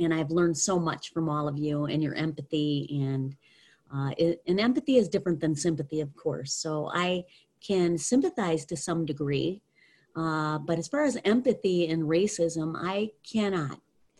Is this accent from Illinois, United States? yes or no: no; Michigan, United States; In fact, I grew up in Northern Michigan, and I was 5 hours north of Detroit.